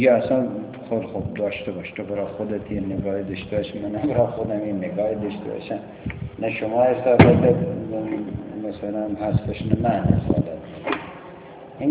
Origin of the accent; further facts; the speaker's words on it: Iran; بالاخره ما ایرانی هستیم، ما شیعه هستیم، ما مسلمان هستیم، ما اینجا هستیم.